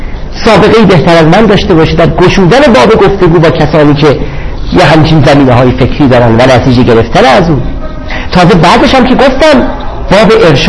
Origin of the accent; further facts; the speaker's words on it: Iran; فقط شما بچه ها ایرانی هستید، منم ایرانی هستم